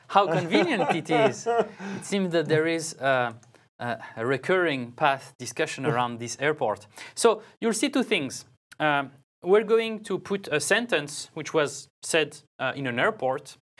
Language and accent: English; France; accent: French; English is a second language; the ability for the system to know that with my voice and my French nice accent is